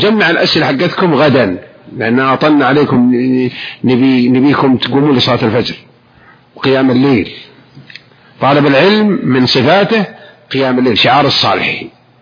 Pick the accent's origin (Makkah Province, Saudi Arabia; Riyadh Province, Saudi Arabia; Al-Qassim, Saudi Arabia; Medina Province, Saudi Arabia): Makkah Province, Saudi Arabia; Jeddah; مثلي أنا من أهل جدة